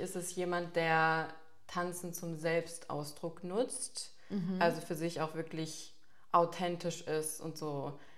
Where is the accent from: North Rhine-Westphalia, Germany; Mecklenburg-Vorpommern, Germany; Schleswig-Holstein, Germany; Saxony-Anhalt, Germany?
Mecklenburg-Vorpommern, Germany; Schwerin; Ich komme eigentlich aus Schwerin, da habe ich auch angefangen zu tanzen.